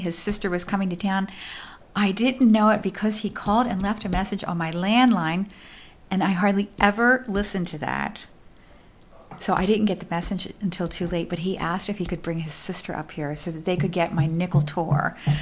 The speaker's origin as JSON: {"language": "English", "town": "Philadelphia", "region": "Pennsylvania", "country": "United States", "said": "And as I am from Philadelphia, where museums are sacred places"}